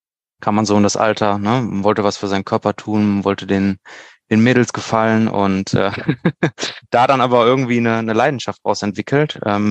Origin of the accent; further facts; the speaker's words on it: Neuss, North Rhine-Westphalia, Germany; Aufgewachsen bin ich in Neuss, bin dann nach Ratingen gezogen mit meiner Mutter, nach der Trennung mit meiner Schwester zusammen